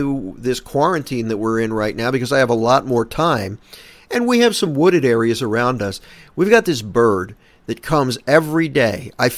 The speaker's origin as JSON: {"language": "English", "town": "Philadelphia", "region": "Pennsylvania", "country": "United States", "tie": "born or raised there", "said": "Now, I'm a city boy. I grew up in Philly, Philadelphia. I am not a country boy."}